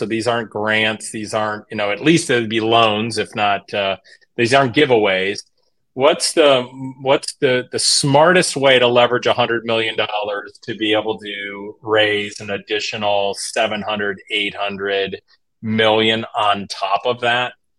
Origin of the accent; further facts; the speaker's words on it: Akron, Ohio, United States; I mean, I grew up here. I grew up in Akron, Ohio.